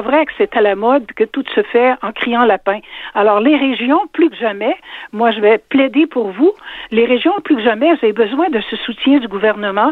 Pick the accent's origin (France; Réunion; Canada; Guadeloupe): Canada; Quebec City, Quebec; moi je suis de Québec, écoutez, je couvre quand même assez grand